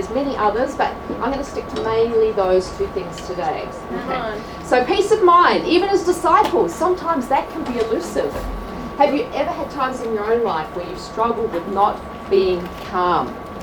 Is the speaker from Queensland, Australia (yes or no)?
no; Melbourne, Victoria, Australia; I'm actually from Australia, Melbourne, Australia.